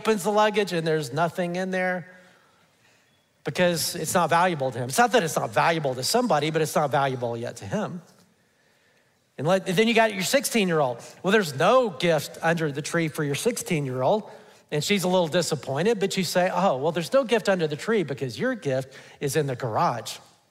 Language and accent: English; Alabama, United States; Now, you may think that because I grew up in Alabama, I know all about pigs, right?